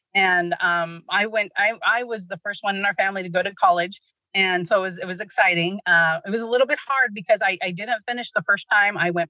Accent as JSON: {"language": "English", "town": "Kearney", "region": "Nebraska", "country": "United States", "tie": "born or raised there", "said": "So I was born and raised in Kearney, Nebraska. So not too far from Lexington."}